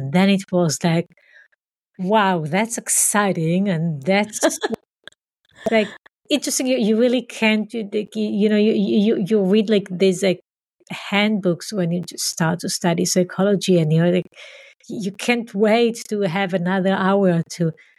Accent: Israel; I grew up in Israel, in a community that is very different than where I am now. So it was a small community, a socialist community where we walked the land and had farming and animals and so on.

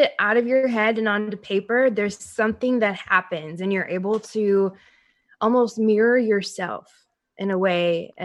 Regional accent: Minneapolis, Minnesota, United States; now in California, United States; Because I grew up in Minneapolis, and I used to dream about living in California.

